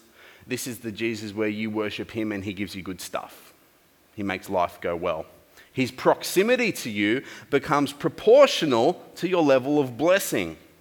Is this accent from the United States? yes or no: no; Australia; He doesn't have the same worldview all the time as I do as an Aussie.